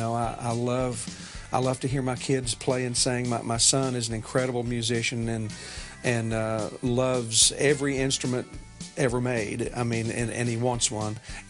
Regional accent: Kentucky, United States; I grew up in Kentucky, so I was around old musicians that played fiddle and banjo

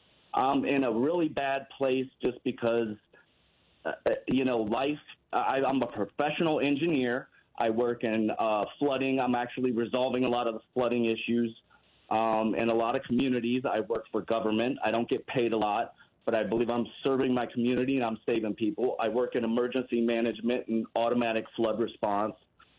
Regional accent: Midwest, United States; I'm a first-time caller. I've listened to you for years. I grew up in the Midwest.

